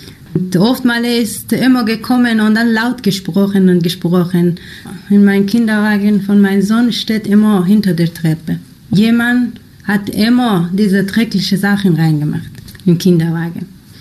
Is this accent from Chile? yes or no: no; Afghanistan; German is a second language; ich komme aus Afghanistan